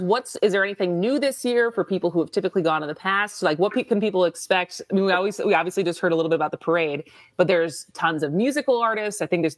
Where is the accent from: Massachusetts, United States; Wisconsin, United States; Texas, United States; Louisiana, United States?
Wisconsin, United States; Madison; now in Milwaukee, United States; I grew up in Madison. I grew up on kind of the near west side. I went to Madison West, but certainly every time now I come from Milwaukee